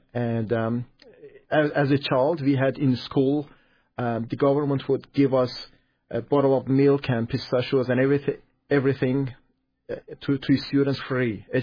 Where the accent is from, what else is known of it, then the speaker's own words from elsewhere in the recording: Iran; I grew up just a year after revolution in Iran, and still Iran was a good country.